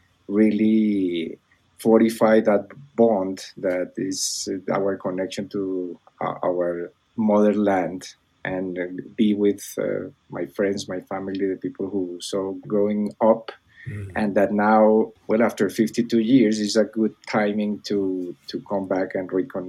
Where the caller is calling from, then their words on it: Bogota, Bogotá, Colombia; I'm calling from Bogota, Colombia. I came back to my home country, my homeland